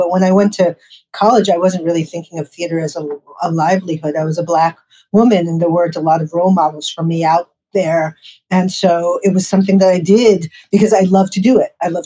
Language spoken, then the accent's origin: English; New York City, New York, United States; Well, you know, I grew up in New York City. I went to the High School of Music and Art, which is now known as LaGuardia.